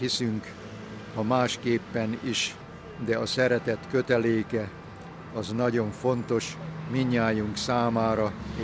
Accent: Hungary; moved away as an adult; now in United States; Én magyar vagyok, de az Egyesült Államokban dolgozom, mint pap már 1951 óta.

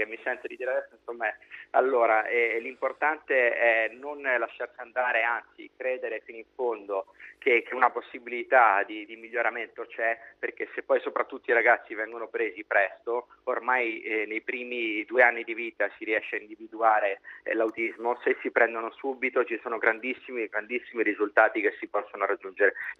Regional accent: Rome, Lazio, Italy; now in Veneto, Italy; io sono romano, non li conoscevo, arrivato qui in Veneto me ne sono innamorato

